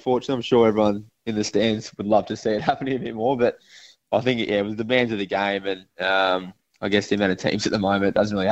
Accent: Cobden, Victoria, Australia; Yeah, I was from Cobden and born and bred in the country, but played for the Sandy Dragons.

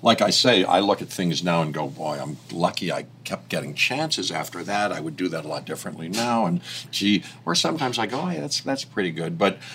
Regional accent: Pittsburgh, Pennsylvania, United States; I was from Pittsburgh, and I didn't know anybody, but I went

